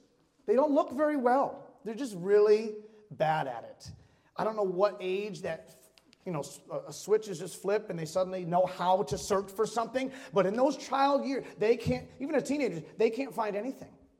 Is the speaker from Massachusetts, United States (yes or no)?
yes; Holyoke, Massachusetts, United States; But I'm from Western Mass. We grew up in Western Mass, Holyoke, Massachusetts. So we are native New Englanders